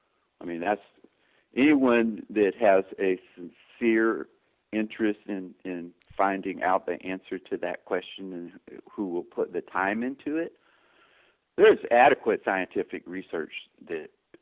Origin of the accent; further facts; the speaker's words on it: the South, United States; I grew up in the South